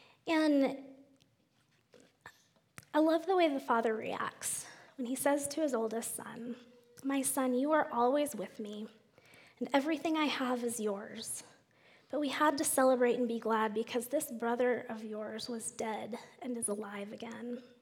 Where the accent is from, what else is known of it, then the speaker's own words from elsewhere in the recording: Colorado, United States; I'm not from Texas. Sorry, Sherry." and so I said, "I'm from Colorado."